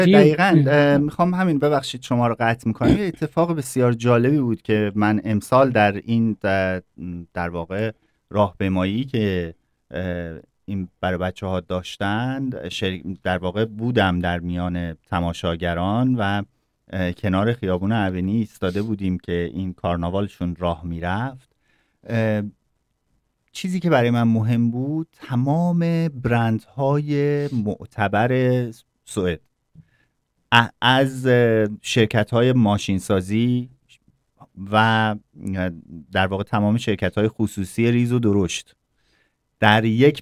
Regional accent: Iran; moved away as an adult; شاید برای خود … با پیشینه فرهنگی که دارم و توی جامعه ایران بزرگ شدم

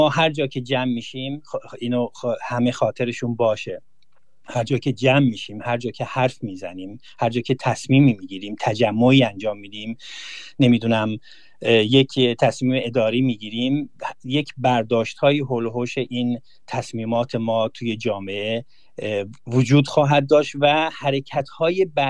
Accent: Iran; now in Sweden; برای ما که ایرانی هستیم و توی سوئد زندگی میکنیم

